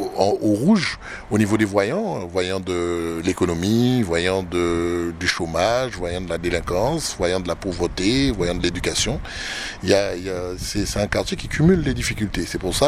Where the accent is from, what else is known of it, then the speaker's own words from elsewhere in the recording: Nice, Provence-Alpes-Côte d'Azur, France; Oui, je suis né à Volga-Plage. Je suis né, j'ai grandi et j'habite à Volga-Plage. Oui, oui, je suis du quartier.